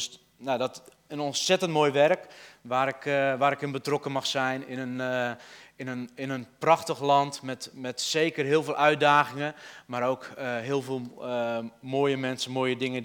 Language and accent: Dutch; South Holland, Netherlands; Ik kom uit de Hoekse Waard oorspronkelijk.